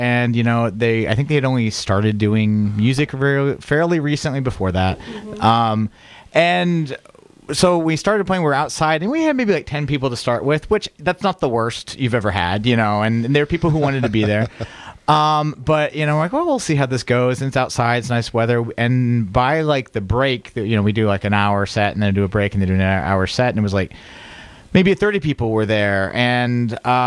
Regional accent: Iowa, United States; I'm from Iowa, this isn't my birth culture

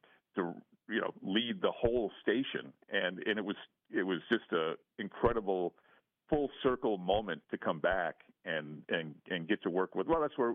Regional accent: Racine, Wisconsin, United States; Growing up in Racine in the Midwest, we didn't have to see that crap

